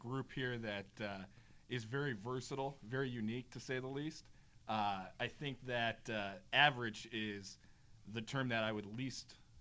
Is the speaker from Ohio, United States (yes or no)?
yes; Cleveland, Ohio, United States; We're in a great market, and I grew up in Cleveland like a lot of my fellow average sales guys and gals.